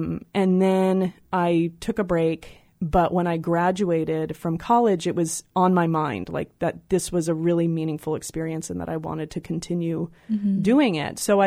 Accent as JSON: {"language": "English", "town": "San Francisco", "region": "California", "country": "United States", "tie": "born or raised there", "said": "I grew up in San Francisco, and I'm an urban youth, and I listen to hip-hop"}